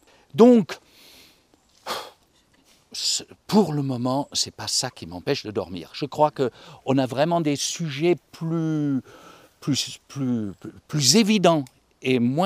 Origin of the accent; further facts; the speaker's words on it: Germany; accent: German; French is a second language; moi je suis allemand, d'où mon accent, et je suis né peu de temps après la guerre